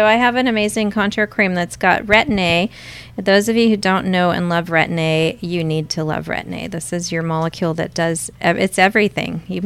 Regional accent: India; She's Indian and I'm Indian, obviously, so I think she's a cool role model.

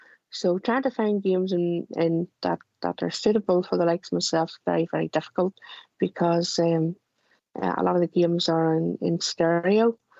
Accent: Markethill, Northern Ireland, United Kingdom; I'm from Market Hill in County Armagh.

